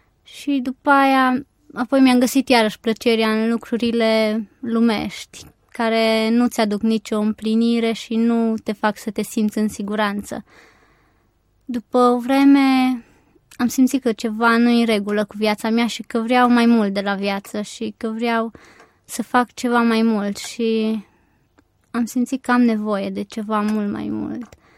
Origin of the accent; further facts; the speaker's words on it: Anina, Caraș-Severin, Romania; now in Timișoara, Romania; Sunt din Anina, județul Caraș-Severin și acum locuiesc în Timișoara.